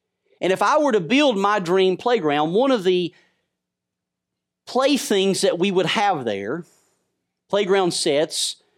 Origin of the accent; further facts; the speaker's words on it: Alabama, United States; I'm not over 45, but I grew up in Alabama.